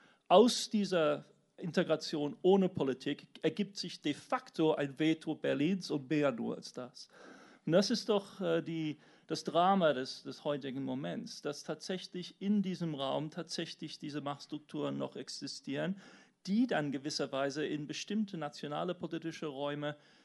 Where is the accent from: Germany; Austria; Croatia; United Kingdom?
United Kingdom; German is a second language; das ich bestimmt teile, unglücklich als Brite natürlich